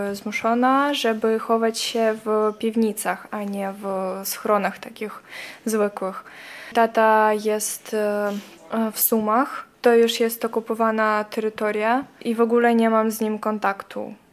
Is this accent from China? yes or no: no; Odesa, Odesa Oblast, Ukraine; Polish is a second language; No ja jestem z Odessy i tam została moja matka.